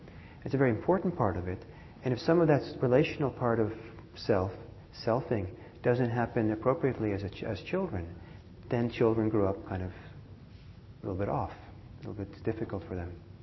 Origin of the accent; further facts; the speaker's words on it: Norway; also born or lived in Italy / United States; I grew up some in Norway, some in Italy, and some in the United States.